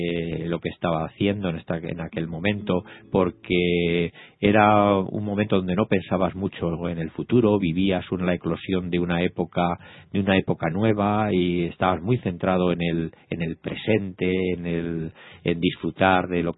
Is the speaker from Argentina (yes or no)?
no; Torrejón de Ardoz, Community of Madrid, Spain; yo nací en Torrejón. Estuve en la escuela de Torrejón hasta los 10 años, fui a Madrid